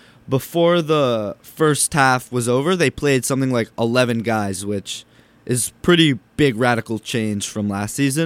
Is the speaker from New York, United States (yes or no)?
yes; New York, United States; Another team I've been watching this week as a New Yorker is the Knicks.